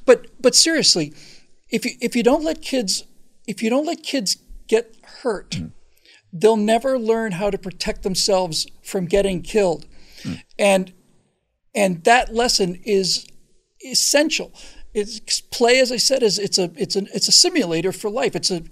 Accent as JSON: {"language": "English", "country": "Bermuda", "tie": "born or raised there", "said": "I did know two kids who were actually killed when I was growing up in Bermuda."}